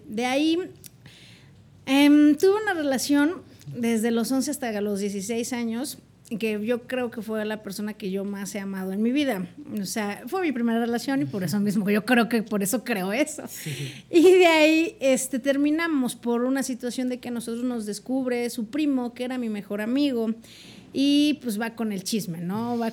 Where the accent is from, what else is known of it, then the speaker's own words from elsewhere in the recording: Martínez de la Torre, Veracruz, Mexico; also born or lived in San Pedro Cholula; yo de hecho soy de San Pedro Cholula, originariamente. Solo que mis papás eran exageradamente pobres y se fueron a Veracruz. A mí a los 6 meses me llevan a Martínez de la Torre.